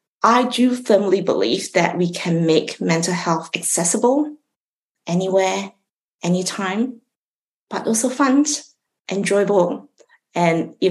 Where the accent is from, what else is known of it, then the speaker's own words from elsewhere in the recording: Malaysia; I grew up in Malaysia. It's a beautiful blend of cultures, languages, and foods, and that has just afforded me the abilities to speak a few different languages and also several Asian dialects.